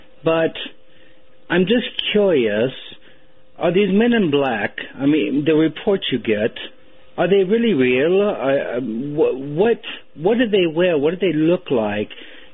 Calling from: Australia; Australia.

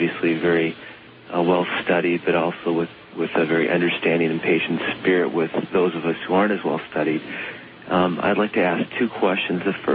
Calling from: Minneapolis, Minnesota, United States; from Minneapolis, Minnesota.

